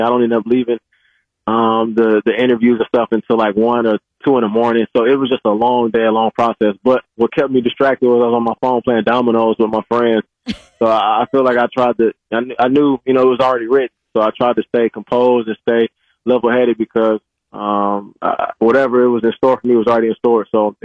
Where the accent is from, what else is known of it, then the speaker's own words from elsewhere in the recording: Illinois, United States; when I grew up in Illinois and then when I went to California